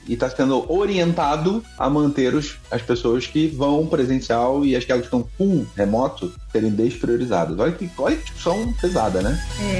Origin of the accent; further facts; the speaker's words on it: Rio de Janeiro, Brazil; accent: carioca; O sotaque correto, que é o sotaque carioca, não é isso?